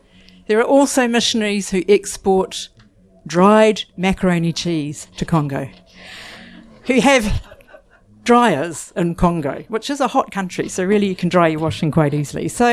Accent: New Zealand; growing up in Aotearoa, New Zealand, has always made me aware of another culture because we're a bicultural nation. So we live alongside Māori, the indigenous people. It's an official language.

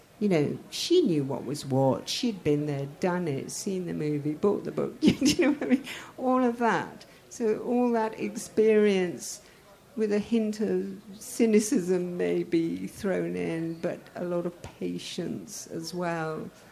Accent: Iran; I'm exotic and I'm from Persia

